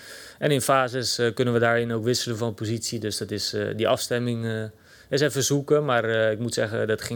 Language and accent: Dutch; Maasland, South Holland, Netherlands; also born or lived in Vlaardingen / Brabant; Ja, ik ben geboren in Vlaardingen. En ik heb, ja, wat is het? Ik denk tot mijn 9 of 10 of zo in Maasland gewoond.